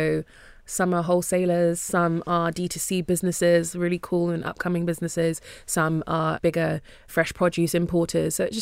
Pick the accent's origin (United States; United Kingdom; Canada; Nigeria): Nigeria; And of course, African, I'm Nigerian, so it was very helpful to start with something that you know.